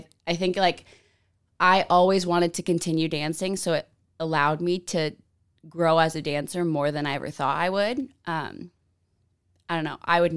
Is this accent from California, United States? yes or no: yes; San Diego, California, United States; now in Boise, United States; So I'm from San Diego, California. I went to Mount Carmel High School. I was on their dance team there.